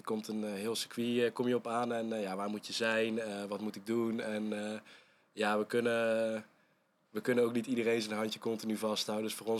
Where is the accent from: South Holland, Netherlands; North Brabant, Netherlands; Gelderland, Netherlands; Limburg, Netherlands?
North Brabant, Netherlands; Veghel; kom ik uit Veghel. Ik ben 22 jaar oud